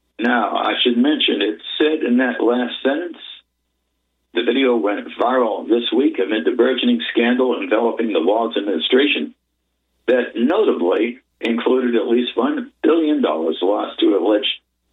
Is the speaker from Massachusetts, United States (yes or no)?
yes; Massachusetts, United States; My home state of Massachusetts is famous for fraud and corruption and gangland killings. When I was a kid, it seemed like every two or three weeks there was a gangland killing in the Boston suburbs.